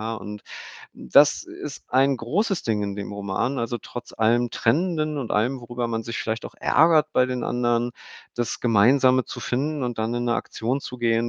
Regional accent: Kiel, Schleswig-Holstein, Germany; born there; Aber ich bin in Kiel geboren, ich bin da viel zu selten, obwohl ich da noch Familie in der Gegend habe

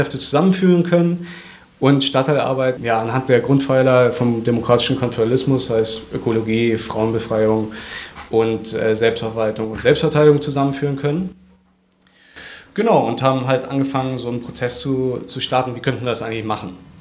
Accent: Celle, Lower Saxony, Germany; ich bin aus Celle, was zwischen Hannover und Hamburg etwa ist, wenn es keiner kennt.

